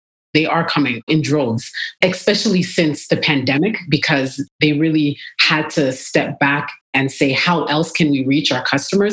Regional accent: Toronto, Ontario, Canada; You knew that I was from Toronto before we even came on that podcast, right?

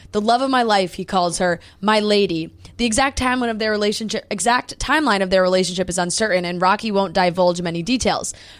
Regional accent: England, United Kingdom; oh God, we're English.

